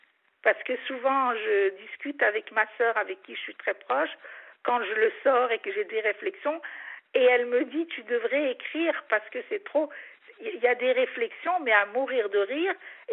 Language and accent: French; Algeria; now in France; Moi, je suis algérienne. Mais mon père est arrivé en 57.